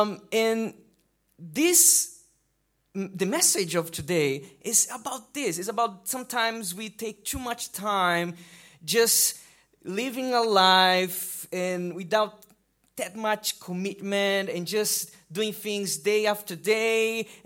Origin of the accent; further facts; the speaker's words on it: Brazil; And yes, I come from Brazil, and I don't know about here in the UK, but in Brazil, we sometimes have a problem, a situation.